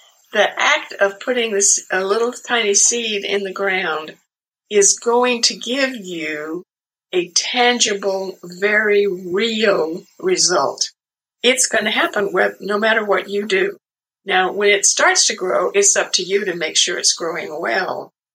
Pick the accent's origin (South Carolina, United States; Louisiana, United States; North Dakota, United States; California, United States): South Carolina, United States; born there; I was born in South Carolina, and both of my parents grew up in a very small town in the rural part of the state where everybody was a farmer and everybody had a vegetable garden.